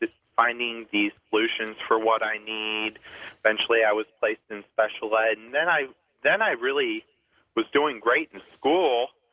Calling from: Huntley, Illinois, United States; I'm calling from Huntley, Illinois.

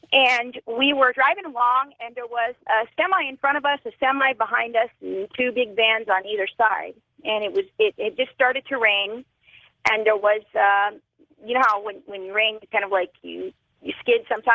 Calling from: Fort Worth, Texas, United States; I'm calling from Fort Worth.

